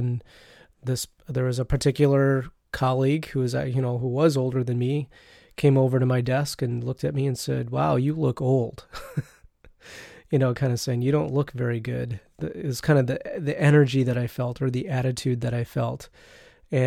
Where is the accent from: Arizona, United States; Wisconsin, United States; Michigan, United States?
Michigan, United States; Detroit; I grew up in the Detroit area, and the way I learned to drive was very, very aggressive.